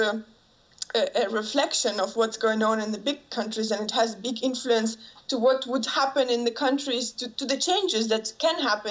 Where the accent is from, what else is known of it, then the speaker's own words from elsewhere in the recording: Ukraine; I grew up in Ukraine, and I've always seen the same faces on TV, in the news